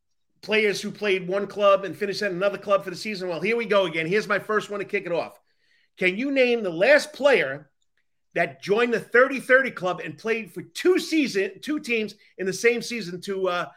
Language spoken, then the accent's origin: English; New York, United States; I'll even start a fight with you at pizza, buddy, because I'm a New Yorker.